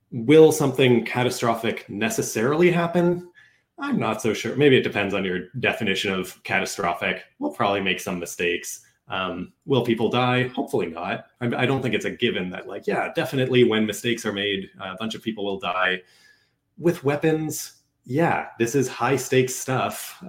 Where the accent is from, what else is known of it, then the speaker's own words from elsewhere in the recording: Canada; Yeah, I'm also not American, so it's kind of like, oh. I'm Canadian, so I get a pass on like all things American history.